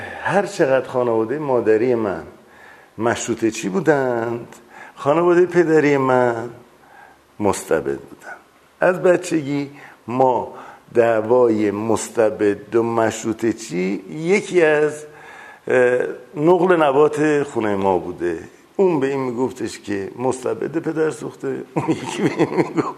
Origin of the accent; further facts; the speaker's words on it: Tehran, Tehran Province, Iran; born there; first language Azerbaijani; من متولد تهرانم اما تو خانواده ما ترکی صحبت میگردم